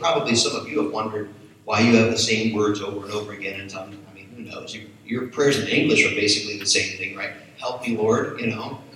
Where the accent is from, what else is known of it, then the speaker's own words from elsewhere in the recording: Harrisburg, Pennsylvania, United States; I was raised in Harrisburg, Pennsylvania, at a church like First Assembly, and church was kind of the epicenter.